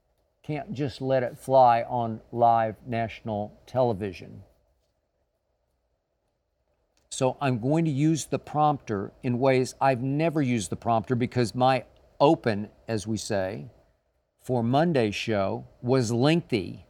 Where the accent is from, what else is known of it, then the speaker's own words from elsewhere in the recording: Oklahoma City, Oklahoma, United States; growing up in Oklahoma City. Broken home, both parents extremely alcoholic in very different ways.